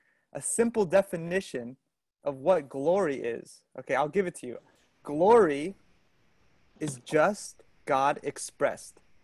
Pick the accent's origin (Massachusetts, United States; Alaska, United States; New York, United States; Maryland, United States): Massachusetts, United States; Boston; moved away as an adult; You know, I'm originally from Boston, but some of you know right now I'm in sunny California.